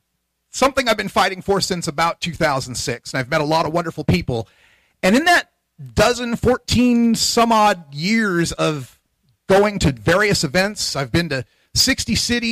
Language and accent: English; Idaho, United States; Now, granted, I'm from Idaho, so that's gonna shift the curve a little bit, but I've been all over the country, California, Washington, New York.